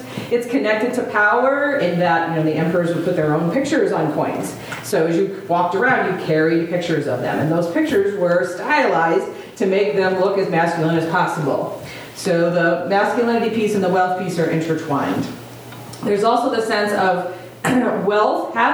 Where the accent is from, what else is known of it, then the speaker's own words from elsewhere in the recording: Iowa, United States; now in Fort Worth, United States; I'm from Iowa, but by way of PhD program and serving churches, ended up in Fort Worth, Texas.